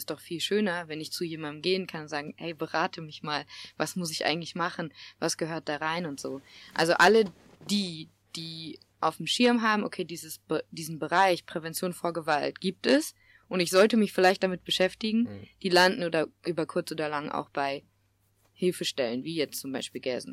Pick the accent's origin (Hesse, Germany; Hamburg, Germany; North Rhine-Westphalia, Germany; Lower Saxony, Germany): North Rhine-Westphalia, Germany; ich komme halt jetzt aus NRW, ne?